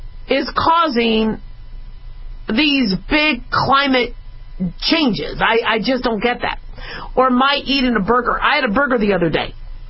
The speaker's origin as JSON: {"language": "English", "town": "Phoenix", "region": "Arizona", "country": "United States", "tie": "born or raised there", "also_born_or_lived": "Las Vegas / Los Angeles"}